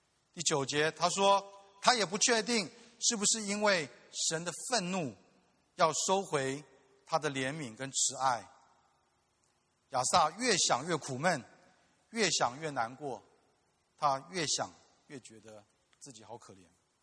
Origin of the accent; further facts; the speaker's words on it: Taiwan; 因为我跟若晴，我们是在台湾的都市长大，我们没有坐过马车，连马好像都没有看过啊。